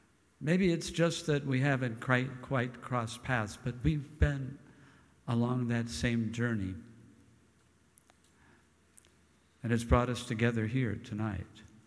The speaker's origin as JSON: {"language": "English", "region": "Wisconsin", "country": "United States", "tie": "born or raised there", "said": "I grew up in Wisconsin, actually, before I worked my way down to Texas."}